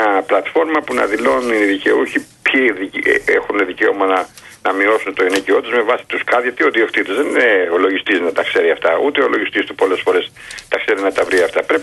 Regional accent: Chania, Crete, Greece; Εγώ είμαι Χανιώτης

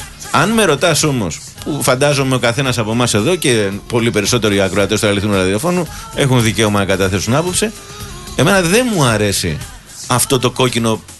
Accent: Athens, Attica, Greece; Ως Αθηναίοι, όσοι έχουν δικαίωμα ψήφου.

